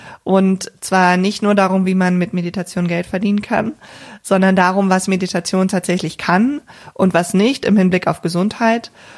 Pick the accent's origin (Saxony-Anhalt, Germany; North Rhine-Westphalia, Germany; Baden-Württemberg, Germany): North Rhine-Westphalia, Germany; ich komme ja hier aus der Region Köln